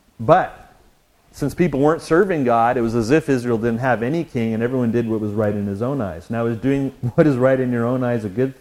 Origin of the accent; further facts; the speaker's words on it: Canada; I'm from Canada originally, and I have three passports. I have a British passport, a Canadian passport, and an American passport.